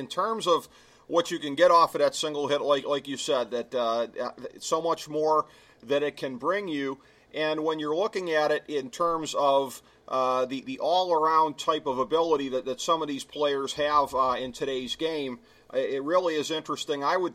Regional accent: Cleveland, Ohio, United States; being in Cleveland, that they couldn't have done any better, and my hometown Indians will certainly miss the contributions of Mickey Callaway

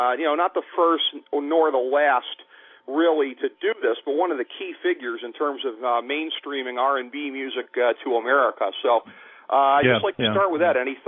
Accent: Ohio, United States; The Midwest, Ohio, actually.

